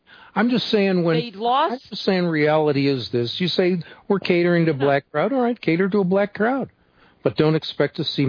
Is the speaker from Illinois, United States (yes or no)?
yes; Illinois, United States; I remember one of the stores opened in our town in Illinois, my hometown in Illinois